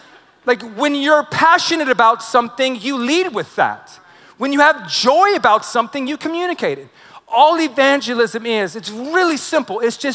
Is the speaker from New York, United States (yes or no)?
no; Texas, United States; Now, I as a young man, I grew up in Texas at Lake Kiowa, and my grandpa would take me out fishing all the time.